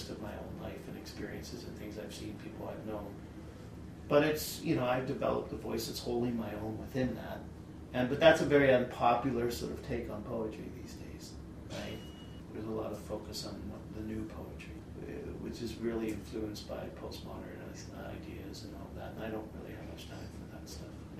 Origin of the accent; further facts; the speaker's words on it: United States; I mean, I'm an American. I grew up an American